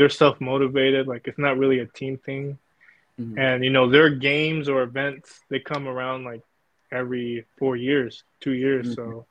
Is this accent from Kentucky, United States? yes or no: no; California, United States; you know, we grew up in California.